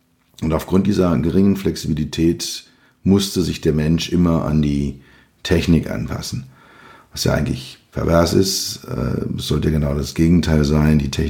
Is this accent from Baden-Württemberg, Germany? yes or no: no; Berlin, Germany; accent: Berlin; sie werden dann meinen leichten Berliner Akzent